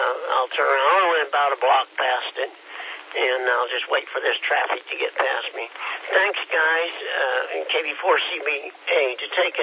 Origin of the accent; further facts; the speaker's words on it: Kansas, United States; and I asked him for guidance on the way home because we're from Kansas and I'm a little slow.